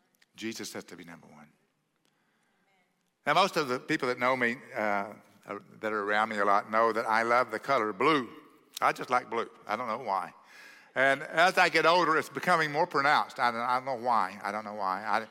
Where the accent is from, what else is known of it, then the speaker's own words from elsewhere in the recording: Oklahoma, United States; I'm from Oklahoma, guys. Give me some love, right?